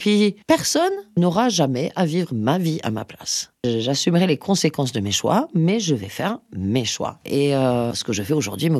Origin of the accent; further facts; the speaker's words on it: Sweden; J'ai grandi donc en Suède et j'avais une réserve naturelle de je sais pas combien de centaines d'hectares au bord de la Baltique, en terrain de jeu.